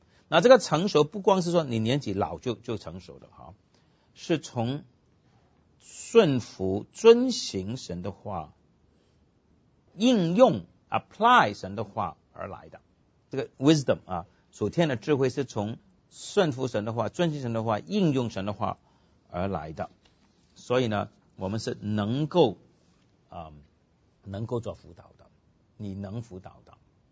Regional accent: Hong Kong; 我们广东人呢，我不是广东人，我是香港人。我们香港人呢，传统的

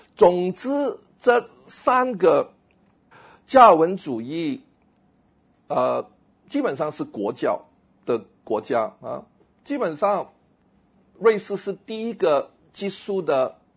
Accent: China; 甚至我们中国人可能我们会误会自己的历史。

